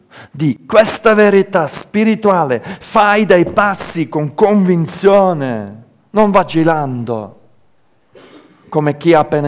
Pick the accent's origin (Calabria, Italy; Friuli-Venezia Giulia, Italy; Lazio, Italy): Calabria, Italy; also born or lived in Switzerland; Siamo calabresi, condizionati dalla nostra cultura. E io oggi posso dire con piena convinzione che sono calabrese, sapete perché? Ieri al convegno ho capito che per l'Italia, avendo la doppia cittadinanza, per l'Italia io non sono più svizzero. Io sono italiano e basta.